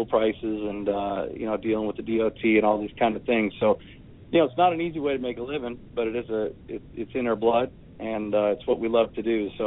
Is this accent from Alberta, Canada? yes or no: no; Ontario, Canada; I'm from Ontario. I have a farm up there.